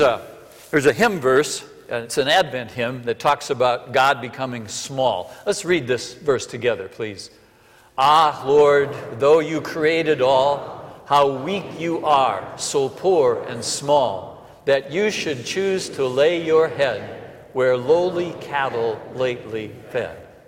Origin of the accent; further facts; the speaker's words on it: Minnesota, United States; pretty much stay in Iowa now, except for occasions like this, come to Minnesota, my home state.